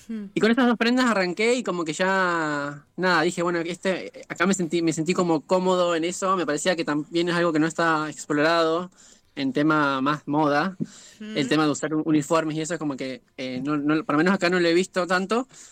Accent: General Alvear, Mendoza, Argentina; now in Buenos Aires, Argentina; Del sur de Mendoza, General Alvear se llama.

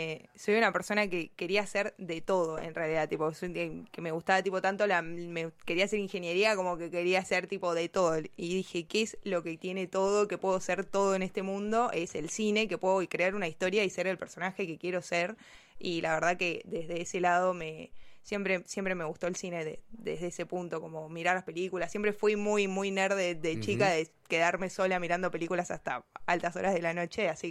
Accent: Bahía Blanca, Buenos Aires Province, Argentina; now in La Plata, Argentina; yo soy de Bahía Blanca, así que me mudé acá para estudiar en el 2021.

